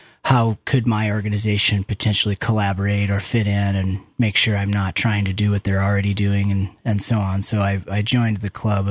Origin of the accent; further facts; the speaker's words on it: Wisconsin, United States; moved away as an adult; now in Idaho, United States; Well, I grew up in Wisconsin, and I moved to Idaho when I was 18 years old to attend University of Idaho